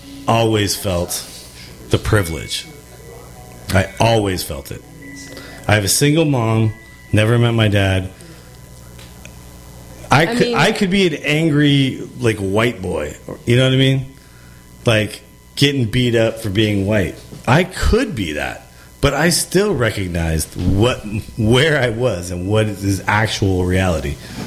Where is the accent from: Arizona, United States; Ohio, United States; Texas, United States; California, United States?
California, United States; San Francisco; And I'm, like, growing up as just the white kid, but I grew up in San Francisco. So I was the minority in San Francisco.